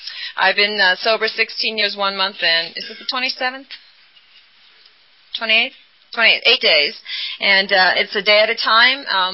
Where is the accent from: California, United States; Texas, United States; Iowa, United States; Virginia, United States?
Iowa, United States; And my parents still live in the same house that I grew up in Iowa, and... I just went home for their 50th anniversary